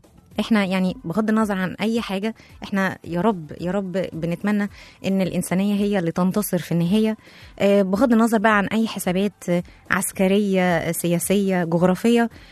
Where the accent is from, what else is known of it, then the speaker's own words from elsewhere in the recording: Egypt; لأن هي بصراحة حالة جديدة علينا إحنا كمصريين. يعني إحنا مجتمعنا عشري وودود بطبعه